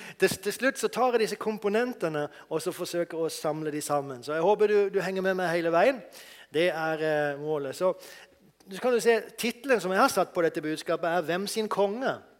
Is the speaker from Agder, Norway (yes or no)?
yes; Mandal, Agder, Norway; Jeg kommer fra Mandal, og en mil fra Mandal har vi Vigeland.